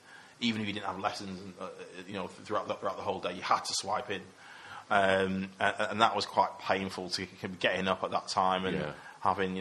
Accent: Manchester, North West England, United Kingdom; I still speak to a lot of people who I grew up with, both the people I grew up with in Cheetham Hill, or kind of around my area

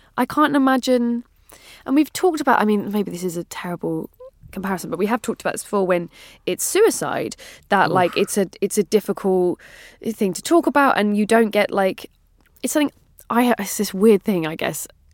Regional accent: England, United Kingdom; As an English person, I'm like, wow.

